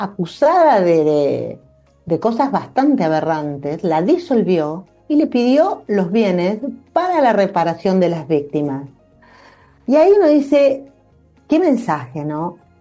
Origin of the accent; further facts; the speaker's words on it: Buenos Aires, Argentina; como porteña que soy